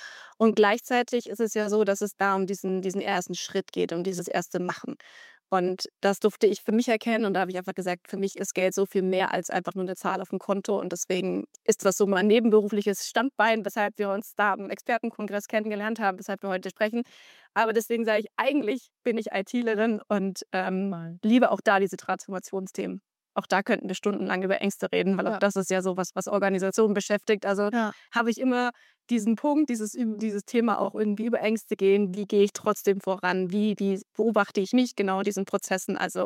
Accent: Stuttgart, Baden-Württemberg, Germany; now in Hamburg, Germany; ich bin 35 Jahre, frisch nach Hamburg gezogen, komme aber eigentlich aus der Stuttgarter Ecke

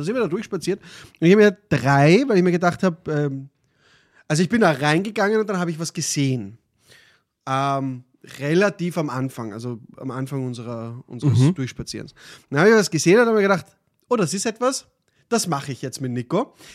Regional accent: Austria

